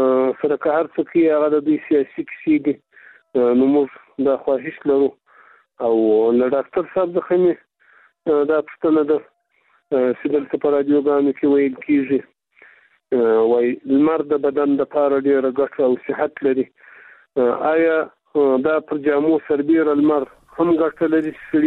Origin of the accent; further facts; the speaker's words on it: Afghanistan; ځکه چې موږ د افغانستان خلک یو.